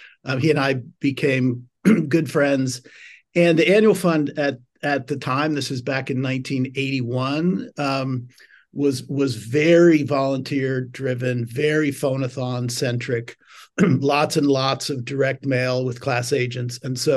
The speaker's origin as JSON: {"language": "English", "region": "Pennsylvania", "country": "United States", "tie": "born or raised there", "said": "I grew up in rural Pennsylvania for the most part. Went to a big public high school."}